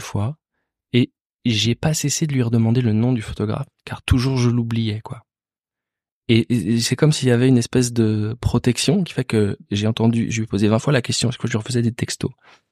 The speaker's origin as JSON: {"language": "French", "town": "Morlaix", "region": "Brittany", "country": "France", "tie": "born there", "said": "Moi, je suis né à Morlaix, quoi. Donc c'est à côté."}